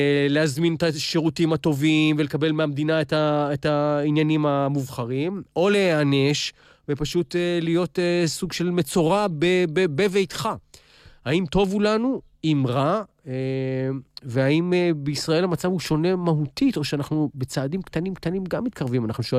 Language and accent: Hebrew; Jerusalem, Jerusalem District, Israel; כילד בירושלים היו לי 13 צבים, שבסוף פוזרו בשדות